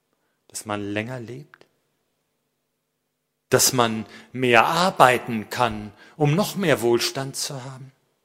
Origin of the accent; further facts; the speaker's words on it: West Germany, Germany; Ich denke nur, dass ich als Westdeutscher da nicht mit dem Finger drauf zeige, sondern feststelle, ja, wir im Westen haben auch so gedacht.